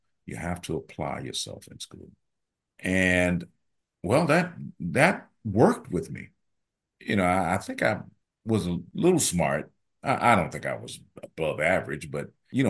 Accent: Jackson, Mississippi, United States; Because I was born in Jackson, Mississippi in 19 blah, blah, blah, and so I grew up in an era when it was the civil rights era in Mississippi.

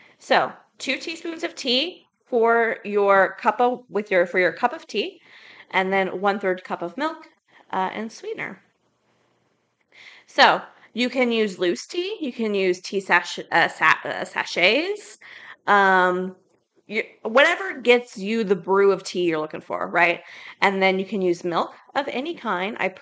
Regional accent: the South, United States; Just because I grew up in the South, we drink black tea.

